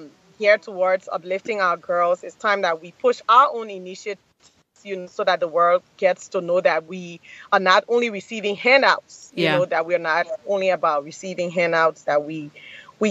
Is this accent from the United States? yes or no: no; Liberia; I'm from Liberia, so obviously I have to put my backyard in order before I go to someone else's backyard.